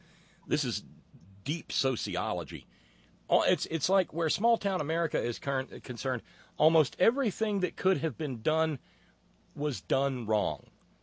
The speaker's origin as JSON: {"language": "English", "region": "Alabama", "country": "United States", "tie": "born or raised there", "said": "And, you know, that's Northwest Alabama, but that was, you know, tha"}